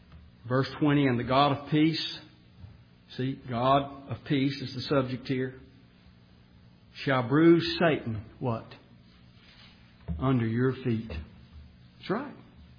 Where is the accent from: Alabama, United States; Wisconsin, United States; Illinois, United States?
Alabama, United States; I'm an American. I'm a proud American. I'm a proud Alabamian. You can tell it in my talk, can't you? But I am. I've been here all my life.